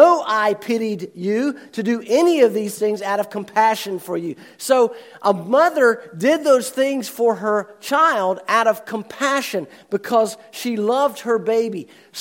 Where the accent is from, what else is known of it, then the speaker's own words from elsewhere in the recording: Old Town, North Carolina, United States; If you'd visited the little suburb called Old Town, where I grew up outside of Winston-Salem in December of 1935